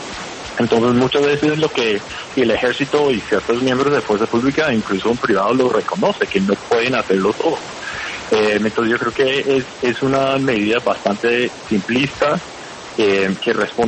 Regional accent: Connecticut, United States; Spanish is a second language; Yo soy de Connecticut, en Estados Unidos.

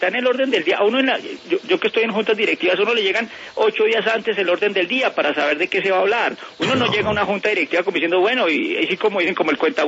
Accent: Colombia

